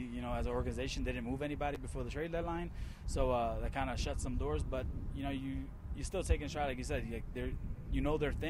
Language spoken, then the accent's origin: English; New Jersey, United States; Yeah, I grew up in Jersey. I was a, you know, Mets fan.